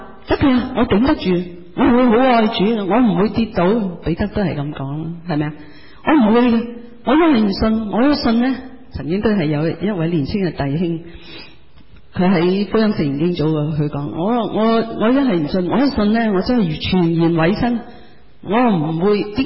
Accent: Hong Kong; 我哋香港人会唔会咧？

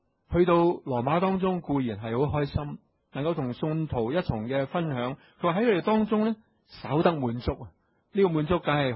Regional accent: Hong Kong; 多啲去睇到我哋香港人嘅福音嘅需要咧？

